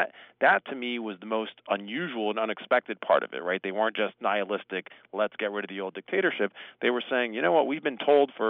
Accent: United States; And for me, as an American, I mean, I've spent my whole life sort of decrying or noticing that people seem apathetic.

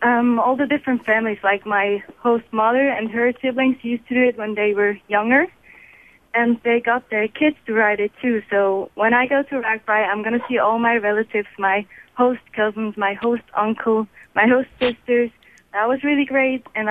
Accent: Switzerland; I am from Switzerland, and I live in a small town called Mülligen.

